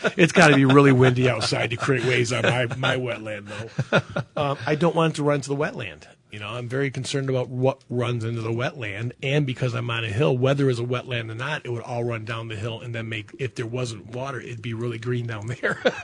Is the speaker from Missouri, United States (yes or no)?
no; Michigan, United States; if I'm in the desert and I'm from Michigan and I've got a 10 by 10 patch of grass, that's where I'm going out